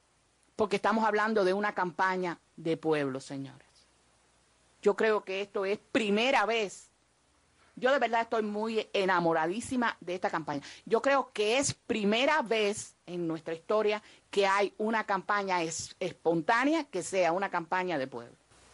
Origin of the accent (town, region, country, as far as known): Cuba